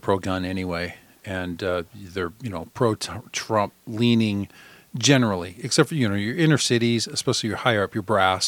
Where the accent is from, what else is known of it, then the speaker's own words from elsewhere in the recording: United States; And yeah, so I'm an American. Of course, I own a gun.